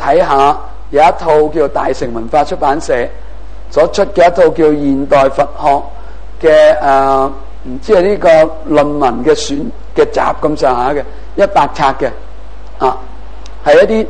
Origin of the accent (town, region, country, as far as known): China